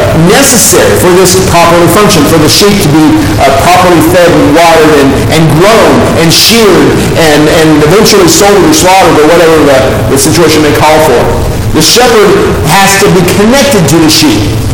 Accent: Texas, United States; I can remember growing up in Central Texas, we would go out to the family property out in Burnett County and meet my grandfather there.

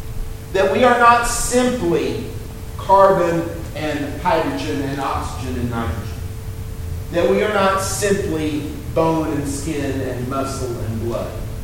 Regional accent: Austin, Texas, United States; now in Pensacola, United States; from Austin, Texas, the son of Harold and Doris, the husband of Tracy … currently residing in Pensacola, Florida.

